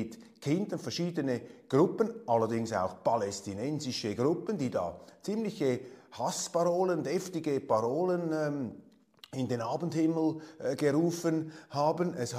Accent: Switzerland; Und als Schweizer berührt mich dieser Vorgang als einigermaßen skurril, als seltsam.

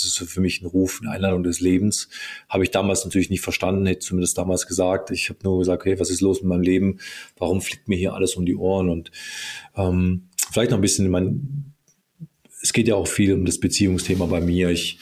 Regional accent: Villingen-Schwenningen, Baden-Württemberg, Germany; Ich komme aus einer Hockeytown, aus Villingen-Schwenningen

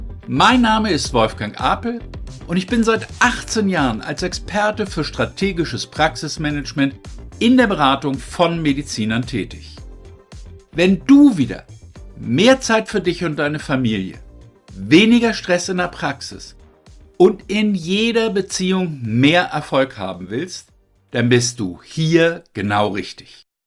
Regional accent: Northern Germany, Germany; meiner Heimat, dem hohen Norden

